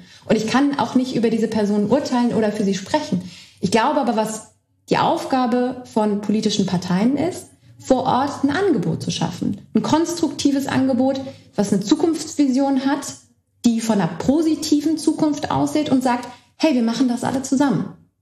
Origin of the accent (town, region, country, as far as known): Berlin, Germany; born or raised there; moved away